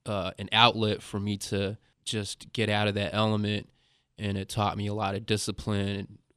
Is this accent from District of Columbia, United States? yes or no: no; Los Angeles, California, United States; I grew up in a neighborhood in East LA that was gang-ridden